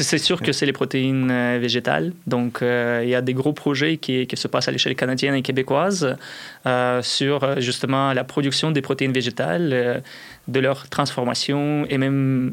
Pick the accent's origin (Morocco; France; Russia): Russia; moved away; Voilà, mais je viens de la Russie et on utilise le sarrasin comme du riz, par exemple.